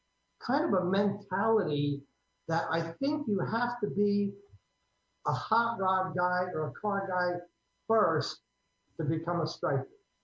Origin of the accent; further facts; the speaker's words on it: New Jersey, United States; We take 6 pieces of aluminum, usually black, because we're from New Jersey, and we'll talk about that.